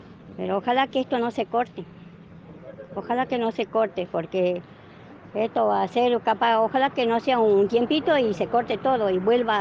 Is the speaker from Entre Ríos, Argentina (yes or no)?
no; Jujuy, Argentina; nosotros también somos ciudadanos jujeños